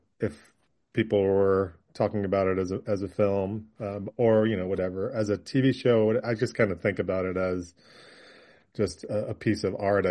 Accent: New York, United States; I obviously I grew up in New York

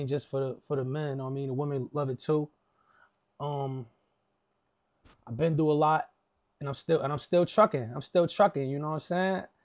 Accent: New Jersey, United States; I'm from Jersey. It's a real nigga with a story trying to tell it, man.

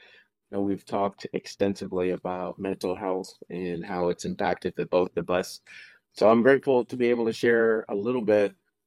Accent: Oceanside, California, United States; I grew up in California, Oceanside, California, for 30 years.

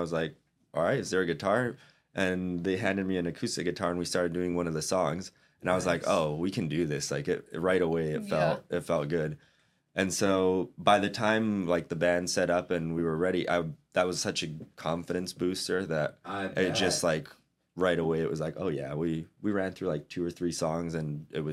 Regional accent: Mexico; so I grew up in Mexico, in kind of a, like out in the country, very rural area.

